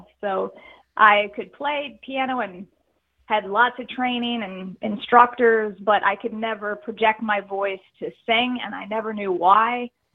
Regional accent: Chicago, Illinois, United States; born or raised there

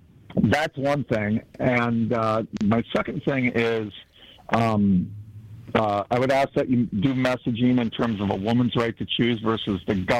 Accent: Durand, Wisconsin, United States; I know you're from Mozenie originally, which I'm from Durand.

